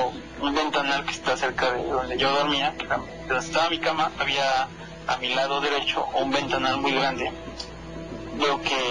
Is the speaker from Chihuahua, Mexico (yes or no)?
no; Orizaba, Veracruz, Mexico; ya me he comunicado varias veces y soy de Orizaba, Veracruz.